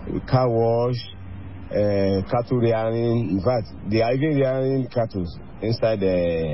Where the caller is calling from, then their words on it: Abuja, Federal Capital Territory, Nigeria; I'm calling from Abuja. I'm talking from Abuja.